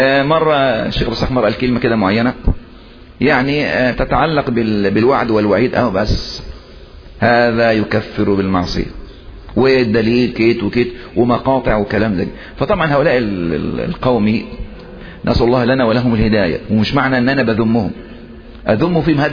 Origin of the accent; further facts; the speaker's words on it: Egypt; اللي بيخطب عندنا في مصر يعني من عادة المصريين انهم يحبون ايه الكلام الارتجالي